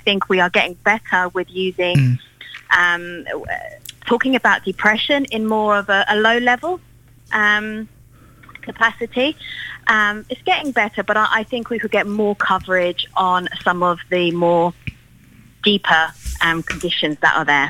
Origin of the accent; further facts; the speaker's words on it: Waterford, County Waterford, Ireland; accent: Irish; now in London, United Kingdom; My first accent was an Irish accent, so I got sort of, my accent sort of flattened out, so I might don't sound Cockney.